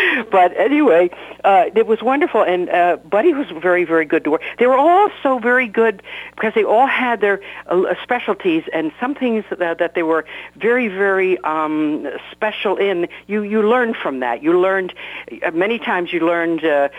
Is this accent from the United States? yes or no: yes; East Coast, United States; I'm from the East Coast originally, New York, New Jersey.